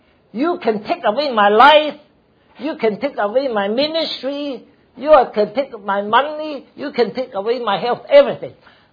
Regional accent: Hong Kong; now in United States; I came so far from Hong Kong to here.

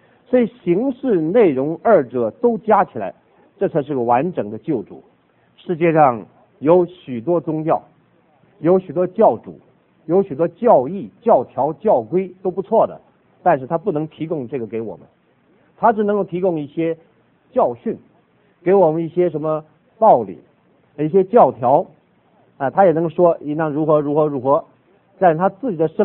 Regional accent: Northeast China, China; also born or lived in Taiwan; 我的母亲啊，是四川人，我是东北人啊，我的妻子啊是福建人，我的媳妇在这儿江西人啊，还有个媳妇浙江人，我们家里是东南西北都有的

